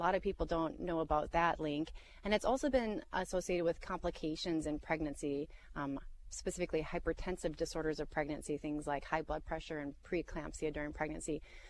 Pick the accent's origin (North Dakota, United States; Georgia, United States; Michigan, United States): North Dakota, United States; Bismarck; now in Horace, United States; And growing up in Bismarck, I didn't have air conditioning in our house growing up, so we always had our windows open. But nowadays, our house in Horace, we have our windows closed